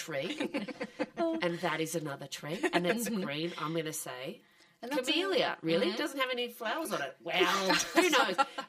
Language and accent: English; Victoria, Australia; I grew up in the Yarra Valley